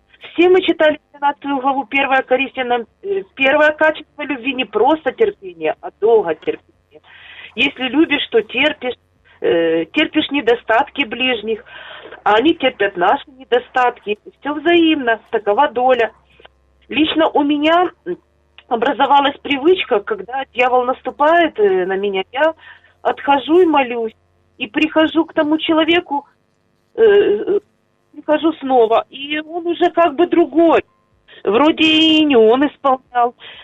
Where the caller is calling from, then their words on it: Kyiv, Ukraine; Я з Києва.